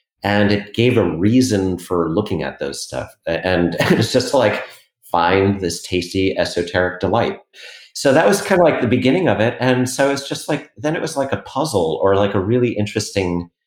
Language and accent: English; New York City, New York, United States; even though I grew up in New York City, I was, you know, I'd gone to the Cub Scouts.